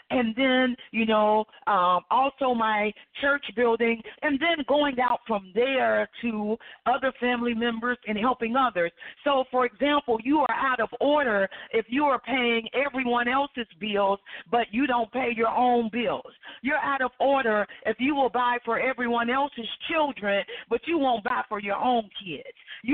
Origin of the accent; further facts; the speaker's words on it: Alabama, United States; She's in my home state of Alabama.